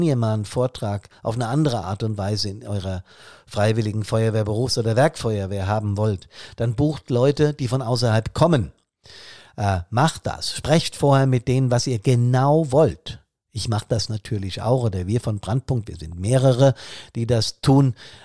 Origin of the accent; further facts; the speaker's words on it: Hesse, Germany; Hessen, mein Heimatbundesland